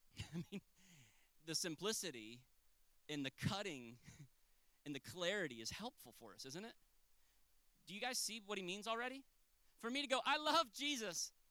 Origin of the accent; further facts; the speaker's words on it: Florida, United States; I'm from Florida. Those are my teams.